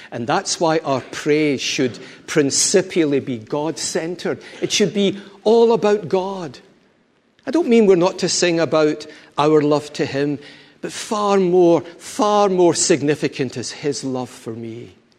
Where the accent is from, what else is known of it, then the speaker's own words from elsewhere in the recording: Scotland, United Kingdom; we have the ability, we're very Scottish, so we don't do it very well, to turn round and look at one another.